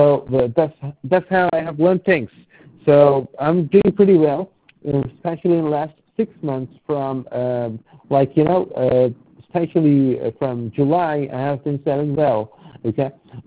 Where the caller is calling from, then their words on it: Kolkata, West Bengal, India; English is a second language; Sir, I'm from India. I'm from Kolkata. That's from where I'm calling you.